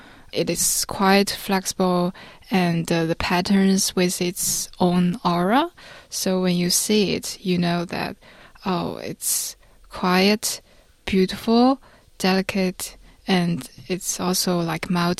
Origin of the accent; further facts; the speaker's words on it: Nanjing, Jiangsu, China; English is a second language; So I'm from Nanjing. It's the Asian capital of six dynasties. And it's also currently the capital of Jiangsu province.